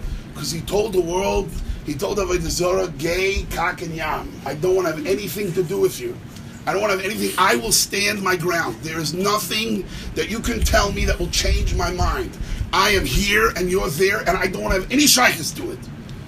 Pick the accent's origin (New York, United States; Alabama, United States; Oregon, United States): New York, United States; Brooklyn; I grew up in Brooklyn, and you had a three-story house